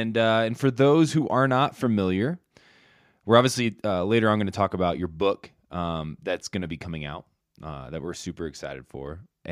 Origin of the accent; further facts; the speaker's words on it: Indiana, United States; You know, I'm a massive Colts fan. I don't know if you knew that. I'm from Indiana.